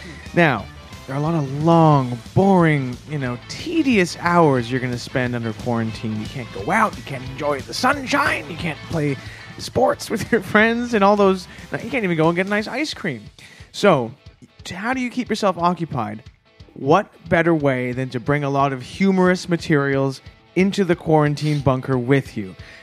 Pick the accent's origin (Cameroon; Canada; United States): Canada; I'm a Canadian.